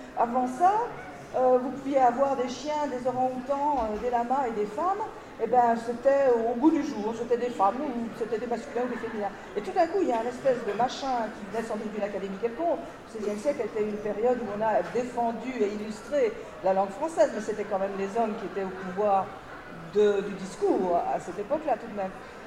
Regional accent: France; now in Quebec, Canada; quand je suis en France, je me considère comme québécoise. Quand je suis au Québec, on me rappelle que je suis française, mais en fait, je suis toujours entre les deux.

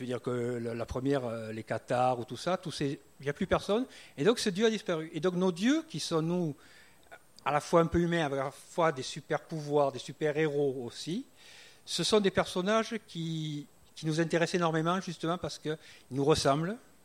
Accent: Occitanie, France; moi, je viens dans mon accent d'un pays où les guerres de religion sont dans la chair avec les cathares

